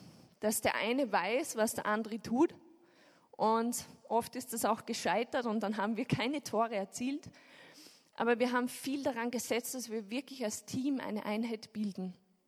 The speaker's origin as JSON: {"language": "German", "region": "Upper Austria", "country": "Austria", "said": "ich komme aus Oberösterreich"}